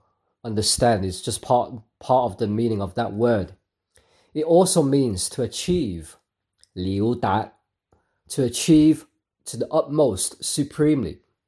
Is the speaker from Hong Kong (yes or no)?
yes; Hong Kong; first language Cantonese; I'm Cantonese. My family's from Hong Kong. I'm from Hong Kong.